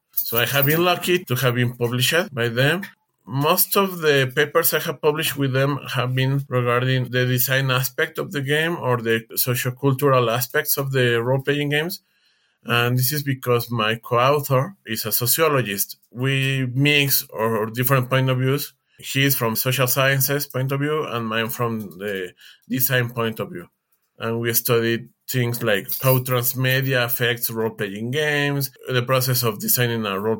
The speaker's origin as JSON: {"language": "English", "country": "Mexico", "said": "I'm from Mexico."}